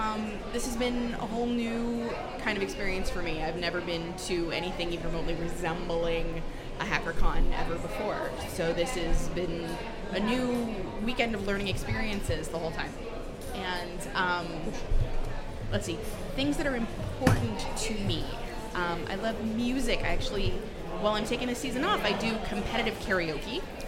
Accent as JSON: {"language": "English", "town": "Omaha", "region": "Nebraska", "country": "United States", "tie": "born or raised there", "moved": "as an adult", "lives_now": "New York, United States", "said": "I'm 35 years old. I am a Midwesterner at heart and by birth and by everything, really. I grew up in Omaha, Nebraska, and have been living in New York for about the last 7 years."}